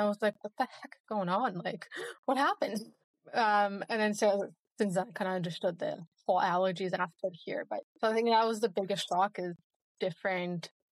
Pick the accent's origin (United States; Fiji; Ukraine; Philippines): Ukraine; now in Canada; Originally, I'm from Ukraine, so I've been here for like 18 years at this point. And Vinifex kind of been my home since ever then.